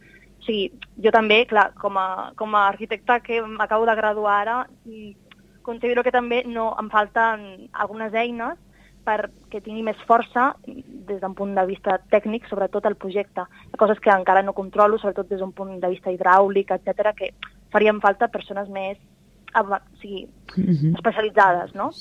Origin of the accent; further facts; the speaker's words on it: France; O sigui, sigui a Catalunya o jo, que sóc de França, ho veig també a França